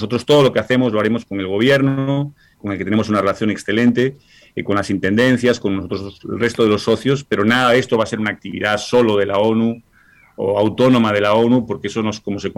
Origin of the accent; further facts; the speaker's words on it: Colombia; moved away as an adult; now in Uruguay; Yo vengo de Colombia, llegué aquí el 1 de agosto